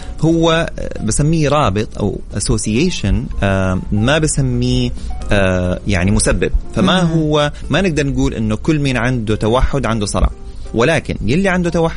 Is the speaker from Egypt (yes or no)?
no; Saudi Arabia; هذا موضوع مو بس عندنا في السعوديه ولا في العالم العربي